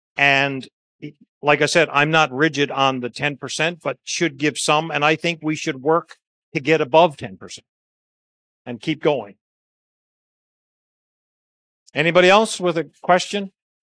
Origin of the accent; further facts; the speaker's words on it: Newfoundland and Labrador, Canada; and I'm from Newfoundland, so small community